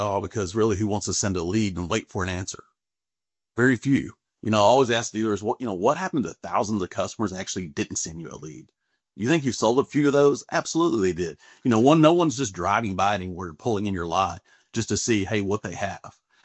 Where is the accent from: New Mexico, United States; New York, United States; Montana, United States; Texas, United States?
Texas, United States; I'm from Texas. I was like, that's right, Texas roots down to my boots every single time.